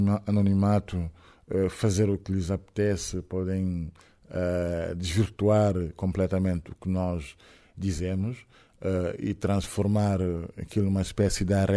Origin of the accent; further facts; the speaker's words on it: Senegal; accent: Senegalese, Frenchified; O meu sotaque senegalês, afrancesado.